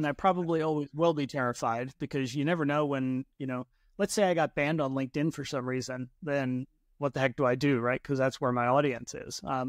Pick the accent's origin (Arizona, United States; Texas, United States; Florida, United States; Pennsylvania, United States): Pennsylvania, United States; Philadelphia; moved away as an adult; now in United Kingdom; I live in the UK, even though I'm American, grew up in Philadelphia, moved to the UK, gosh, almost 9 years ago now